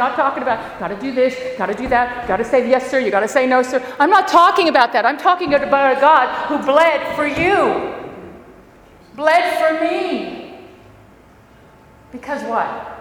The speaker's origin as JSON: {"language": "English", "country": "United States", "said": "so pardon me, Australians, for saying this, because I'm American."}